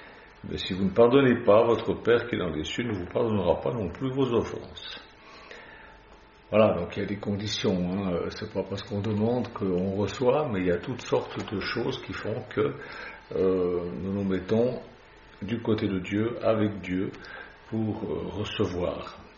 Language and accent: French; Switzerland; now in France; Moi, je ne peux pas voter parce que je suis suisse